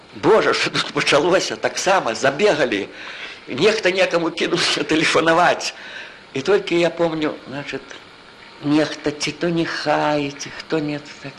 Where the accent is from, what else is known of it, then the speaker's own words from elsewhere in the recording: Spain; Ведаєте, я ж не русский. Я син іспанських республіканців, я іспанець.